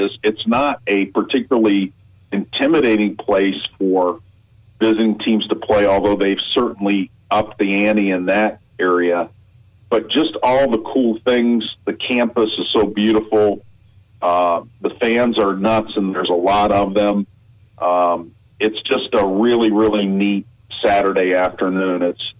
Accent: Ohio, United States; I grew up in Ohio. I went to Ohio State

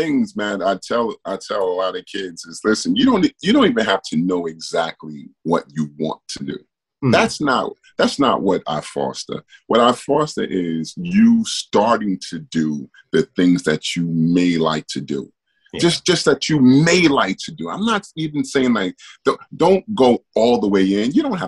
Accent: Brooklyn, New York, United States; I was one of those children growing up in Brooklyn where I didn't have a man's hand on my shoulder, on my head.

